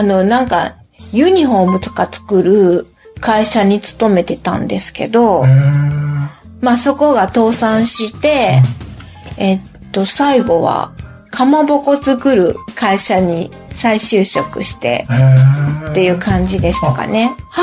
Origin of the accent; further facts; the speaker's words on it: Kurashiki, Okayama, Japan; also born or lived in Osaka; 岡山県の倉敷市でも、まあ生まれたとこは大阪なんですよね